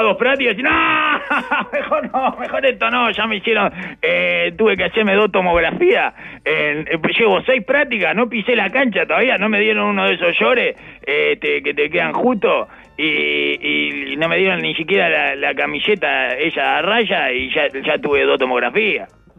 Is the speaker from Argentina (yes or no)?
no; Uruguay; de esos videos de qué crack que somos los uruguayos, eso